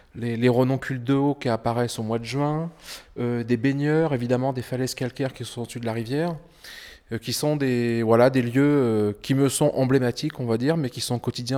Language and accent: French; Sarlat, Nouvelle-Aquitaine, France; Moi, je suis natif d'à côté de Sarlat, et donc j'évoque les paysages de falaises, de rivières, qui sont plutôt des paysages naturels, qui m'ont permis de grandir, on va dire, et auxquels je garde un très fort attachement.